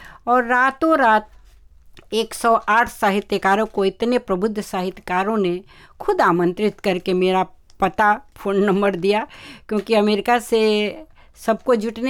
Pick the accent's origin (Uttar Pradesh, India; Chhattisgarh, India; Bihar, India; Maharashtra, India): Uttar Pradesh, India; Ballia; born there; वहाँ मेरा जन्म बलिया डिस्ट्रिक्ट बलिया जिला में हुआ है